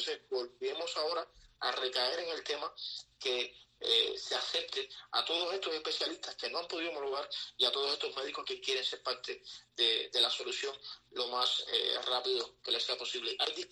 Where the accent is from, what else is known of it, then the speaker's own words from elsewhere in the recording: Cuba; esa sangre caliente que somos todos los cubanos.